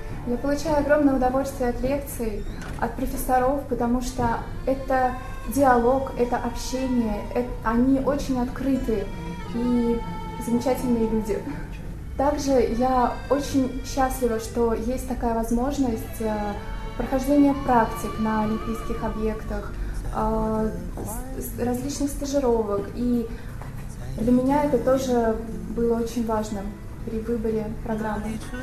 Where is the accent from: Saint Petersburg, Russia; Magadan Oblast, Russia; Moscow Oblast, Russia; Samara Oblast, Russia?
Saint Petersburg, Russia; выступала за сборную Санкт-Петербурга, это мой родной город.